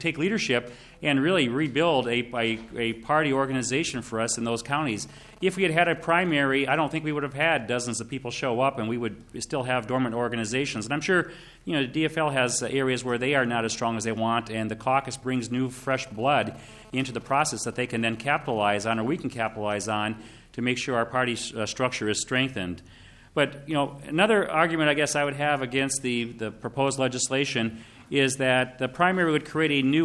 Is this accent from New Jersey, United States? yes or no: no; Iowa, United States; when I was 17, I was elected a delegate to the Iowa State Convention, my home state